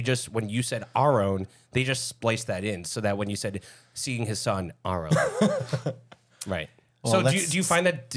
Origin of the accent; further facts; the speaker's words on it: Lincolnwood, Illinois, United States; Yeah. I grew up in Lincolnwood.